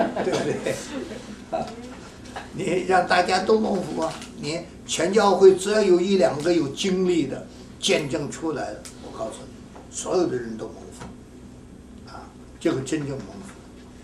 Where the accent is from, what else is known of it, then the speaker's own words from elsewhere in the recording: China; 像我们中国人自己骗自己，过年时候那个大福字倒过来贴了